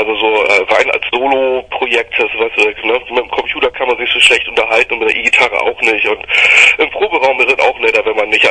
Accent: Hamburg, Germany; eigentlich sind wir alle aus Hamburg.

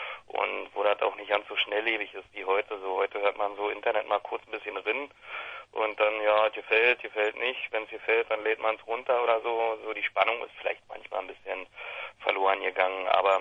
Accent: Frankfurt, Brandenburg, Germany; now in Berlin, Germany; Wir kommen aus Frankfurt-Oder. Die anderen beiden wohnen noch da. Ich wohne mittlerweile in Berlin. Aber Proben tun wir immer noch in Frankfurt und ja, wir sind eine Frankfurter Band.

